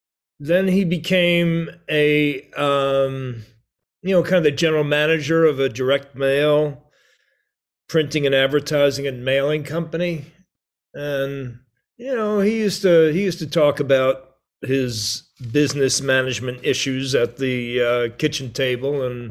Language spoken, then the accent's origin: English; Merrick, New York, United States; also born or lived in Brooklyn; Well, we were born in Brooklyn. We grew up on Long Island in the town of Merrick.